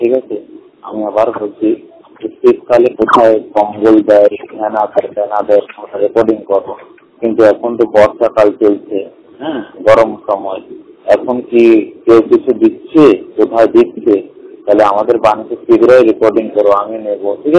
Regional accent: Prayagraj, Uttar Pradesh, India; আমার বাড়ি হলো এলাহাবাদ, উত্তরপ্রদেশ।

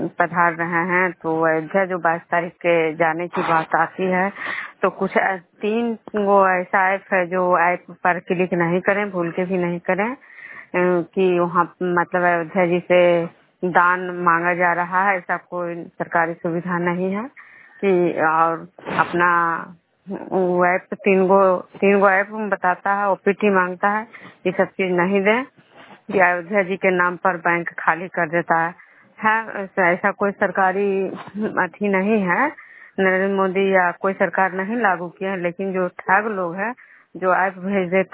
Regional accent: Vishnupur, Bihar, India; मैं विष्णुपुर ग्राम खजरा पंचायत नालंदा जिला नवीनों प्रखंड के निवासी हूँ।

